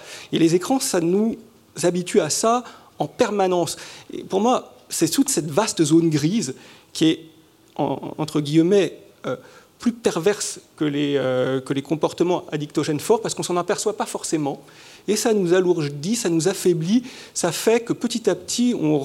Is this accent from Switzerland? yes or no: yes; Switzerland; born there; d'autant que je suis né en Suisse, donc il y avait un rapport à l'immersion dans le paysage